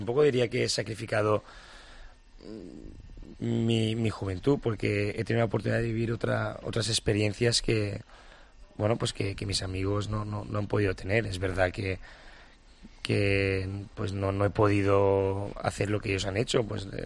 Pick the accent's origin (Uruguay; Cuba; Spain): Spain; Valencia, Valencian Community; Valencia es mi tierra